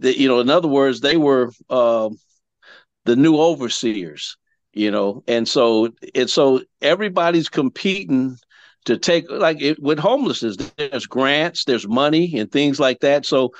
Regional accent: California, United States; now in Louisiana, United States; I'm a Californian that's a transplant here in Louisiana.

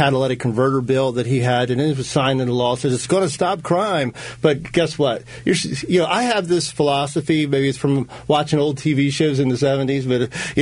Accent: Parkville, United States; Now, I grew up in Parkville. It's a community with lots of immigrants, legal immigrants.

